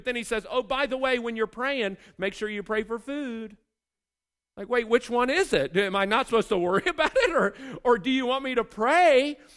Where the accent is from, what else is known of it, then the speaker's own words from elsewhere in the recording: United States; And I'm like, dude, I'm American. I have no idea what that means.